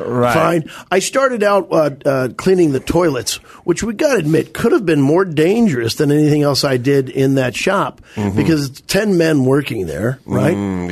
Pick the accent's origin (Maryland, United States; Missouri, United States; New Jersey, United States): Missouri, United States; I grew up in Missouri, as you well know, and my dad used to take me every year to the Missouri State Fair